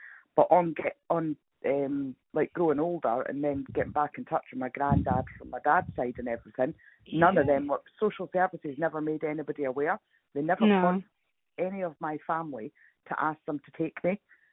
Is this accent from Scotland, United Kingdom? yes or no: yes; Scotland, United Kingdom; born there; on my birth certificate, I was born in Scotland, it says. I was born at the Vale of Leven Hospital.